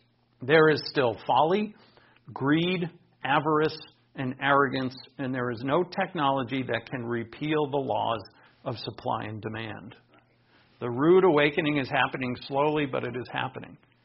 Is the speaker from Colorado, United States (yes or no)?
no; Rhode Island, United States; especially back in New England, we have very old buildings where I grew up in Rhode Island, some very old buildings, and they're beautiful.